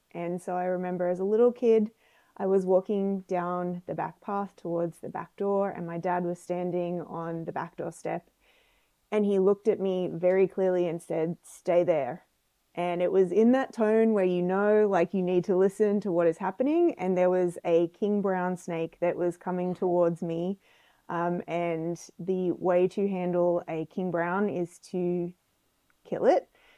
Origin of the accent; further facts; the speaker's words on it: Australia; they're all the types of things that you learn growing up in the Australian outback.